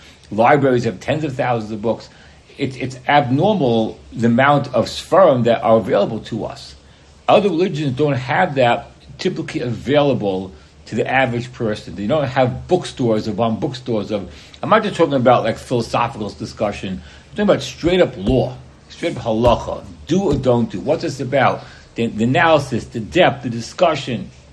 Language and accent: English; United States; Because as an American, at least in my early years, whenever you talk about slavery, it always conjures up the idea of the vision of what the African Americans went through